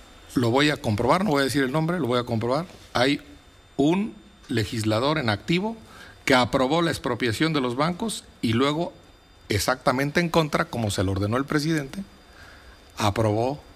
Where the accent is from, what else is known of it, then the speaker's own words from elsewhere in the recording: Quiroga, Michoacán, Mexico; el único banco que había en mi pueblo, en Quiroga, Michoacán